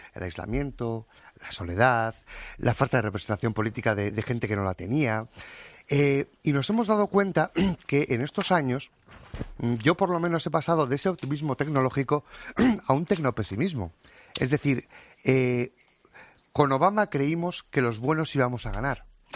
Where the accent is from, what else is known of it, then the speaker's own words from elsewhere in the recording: Bermeo, Basque Country, Spain; Disculpa, soy de Bermeo, ya que sean los de Bilbao.